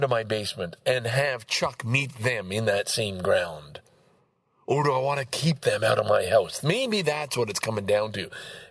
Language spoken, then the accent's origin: English; Lachine, Quebec, Canada; I knew at the time, I'm from Lachine, they're from Lachine